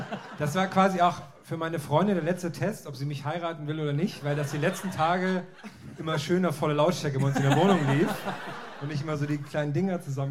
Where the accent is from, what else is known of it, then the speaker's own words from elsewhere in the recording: Berlin, Germany; Ja, ich bin Berliner